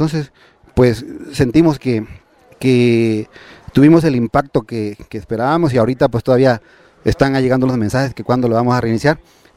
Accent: Chiapas, Mexico; Bien, yo soy de Chiapas.

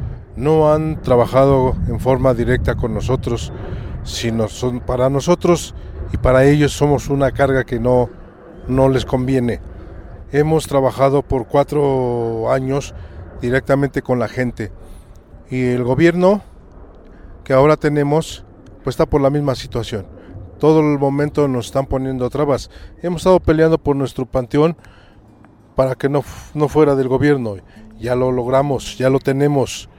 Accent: San Bernabé Ocotepec, Mexico; Vengo del pueblo de San Bernabéo Cotepec

